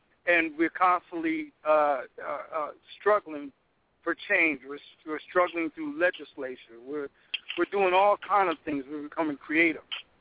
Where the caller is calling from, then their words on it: Philadelphia, Pennsylvania, United States; Okay, because in Philadelphia, I'm calling from Philadelphia.